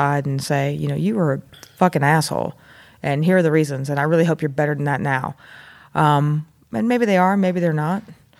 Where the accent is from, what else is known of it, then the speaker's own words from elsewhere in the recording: East Cobb County, Georgia, United States; But you know, it was hard growing up in East Cobb County, and being gay, without a doubt.